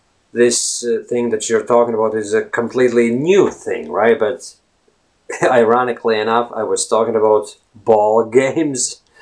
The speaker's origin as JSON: {"language": "English", "country": "Latvia", "first_language": "Latvian", "second_language": "English", "said": "using either Latvian, which is my native language, or Russian, which is language I also speak, right?"}